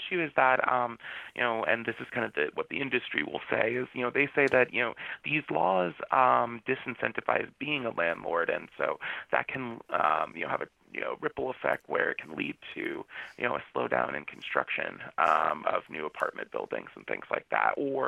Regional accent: Florida, United States; Yeah, I grew up in Florida, so I very much don't like the cold.

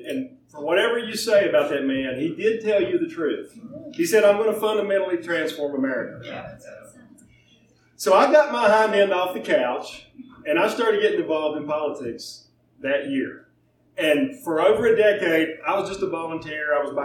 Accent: Virginia, United States; born there; I was born in Virginia, the same place George Washington was born. I worked a long time in North Carolina at a purple legislature.

